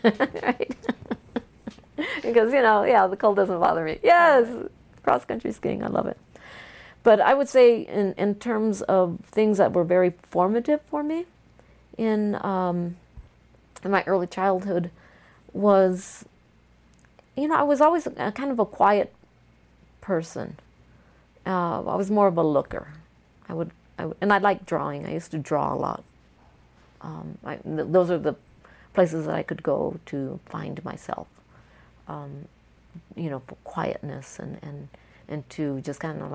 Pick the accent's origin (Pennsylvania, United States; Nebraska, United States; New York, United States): Nebraska, United States; Omaha; also born or lived in Fort Worth, Texas / New Mexico / El Paso, Texas; I was basically raised in Omaha, Nebraska, even though I was born in Fort Worth, Texas.